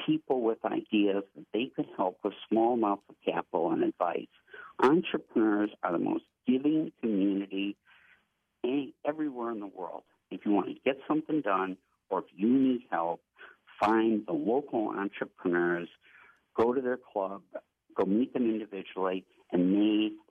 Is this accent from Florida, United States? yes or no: no; Flint, Michigan, United States; it's my hometown, actually, Flint, Michigan